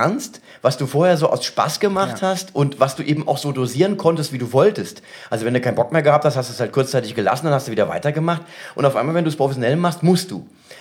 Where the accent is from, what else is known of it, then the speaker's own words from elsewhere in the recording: Mainz, Rhineland-Palatinate, Germany; Ich komme aus Mainz.